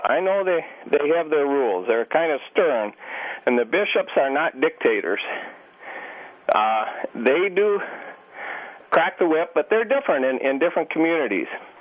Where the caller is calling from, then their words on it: Wisconsin Dells, Wisconsin, United States; from Wisconsin Dells. I'm a Christian for 30 years. I'm an Amish driver for 20 years.